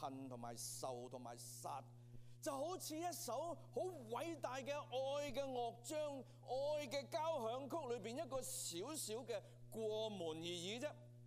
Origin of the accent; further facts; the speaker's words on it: China; 即好像我们中国人说有杀错就怎样，没有放过。